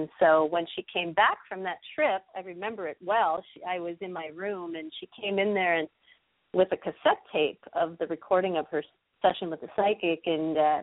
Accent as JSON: {"language": "English", "town": "Richmond", "region": "Minnesota", "country": "United States", "tie": "born or raised there", "said": "We were growing up in the Midwest in a small town, Richmond, Minnesota."}